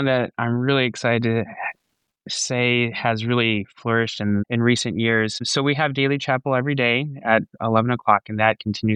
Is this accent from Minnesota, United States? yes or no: yes; Hardy, Minnesota, United States; we're from Hardy, Minnesota, and I love my winter sports.